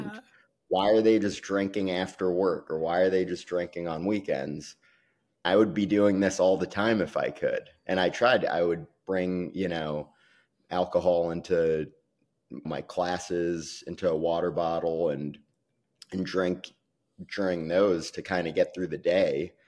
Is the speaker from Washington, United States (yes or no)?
no; New York City, New York, United States; So I grew up in New York City.